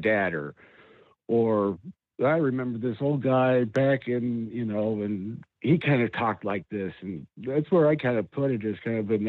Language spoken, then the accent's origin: English; the West, United States; I grew up in the West. I grew up on ranches around cowboys